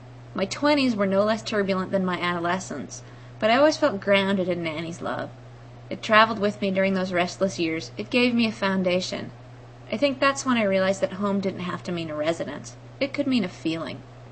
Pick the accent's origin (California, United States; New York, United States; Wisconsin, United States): California, United States; also born or lived in Caribbean; last year we relocated to my home state of California.